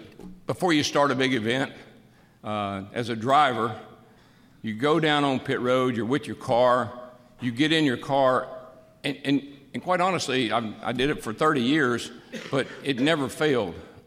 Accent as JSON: {"language": "English", "town": "Owensboro", "region": "Kentucky", "country": "United States", "tie": "born or raised there", "said": "I grew up in Owensboro, Kentucky. My mom and dad drove a Pepsi Cola truck. Mom was a cashier at the local grocery store. Had two brothers and two sisters."}